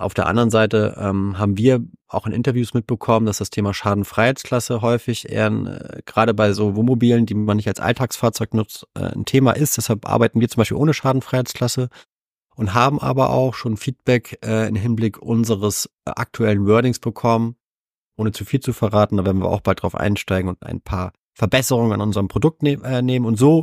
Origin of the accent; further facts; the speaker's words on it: Hamburg, Germany; Ich selber bin Hamburger Jung aus 41 Jahre alt, verheiratet, einen 2-jährigen Sohn